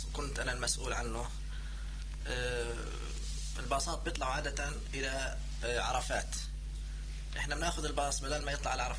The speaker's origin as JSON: {"language": "Arabic", "country": "Jordan", "said": "هذا بالنسبة لوضعنا إحنا كأردنيين."}